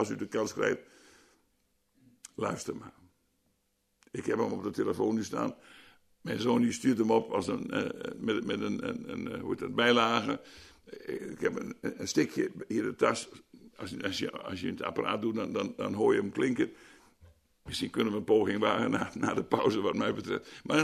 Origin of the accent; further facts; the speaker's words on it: Schildwolde, Groningen, Netherlands; In Schildwolde was ook niet zoveel doorgedrongen waar ik opgegroeid ben.